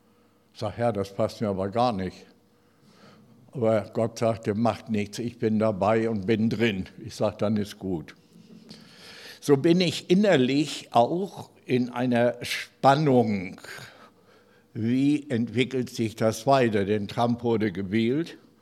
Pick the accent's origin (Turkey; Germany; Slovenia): Germany; Hamburg; Dann bin ich in Hamburg aufgewachsen, war 5 Jahre im Hamburger Hafen.